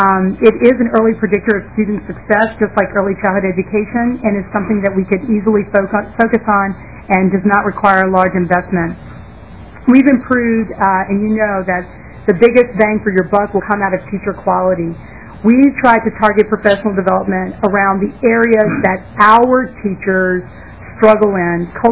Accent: Selma, Alabama, United States; I grew up in Selma, Alabama. It is tougher to have that conversation in Minnesota.

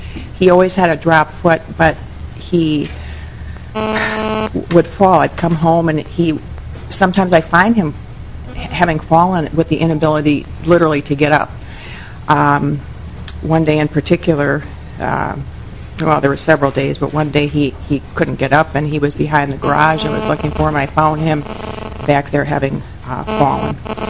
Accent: Burnsville, Minnesota, United States; I'm from Burnsville, Minnesota

